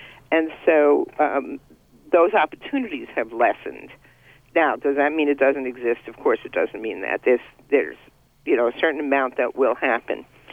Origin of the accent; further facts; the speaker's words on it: Bronx, New York, United States; growing up in the Bronx, was subject to my fair share of them